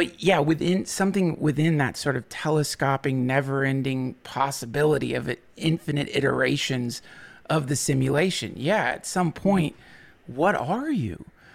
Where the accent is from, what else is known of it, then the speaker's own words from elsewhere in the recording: Asheville, North Carolina, United States; now in Austin, United States; We just moved from Asheville to Austin. I grew up in Asheville.